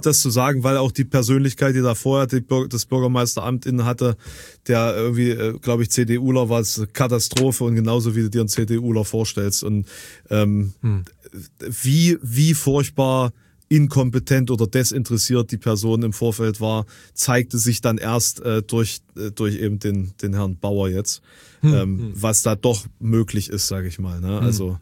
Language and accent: German; Querfurt, Saxony-Anhalt, Germany; Hab das jetzt gerade gesehen, da war in meiner Heimat, also in der Stadt, wo ich zur Schule gegangen bin, in Querfurt, da gab es auch so eine personelle Situation.